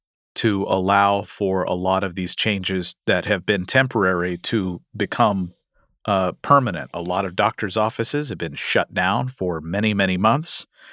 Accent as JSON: {"language": "English", "region": "Kentucky", "country": "United States", "tie": "born or raised there", "said": "My home state of Kentucky is one of them."}